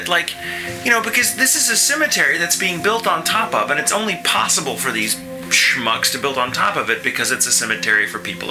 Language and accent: English; McKinney, Texas, United States; And, well, I grew up in McKinney, just 30 miles north.